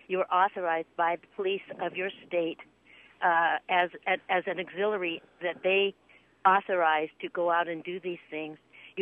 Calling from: Portland, Oregon, United States; I'm calling from Portland, Oregon, and I have 3 points I was curious about.

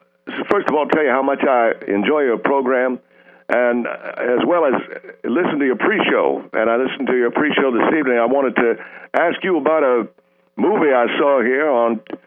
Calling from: Cedar Rapids, Iowa, United States; I'm calling from Cedar Rapids

